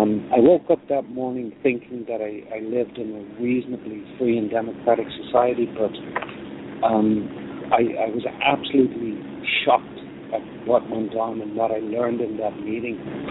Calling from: Spain; I should say good morning because I'm calling from Spain. It just turned midnight here, so.

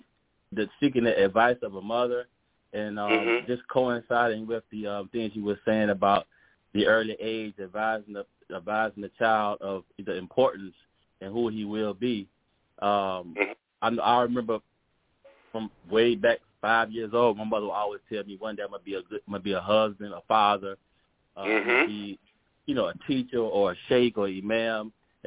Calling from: Atlanta, Georgia, United States; I'm calling from Atlanta, Georgia.

